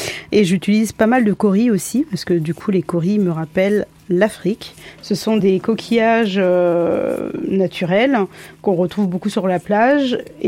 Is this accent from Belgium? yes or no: no; Martinique, France; born there; now in Paris, France; je suis née en Martinique, et j'habite sur Paris.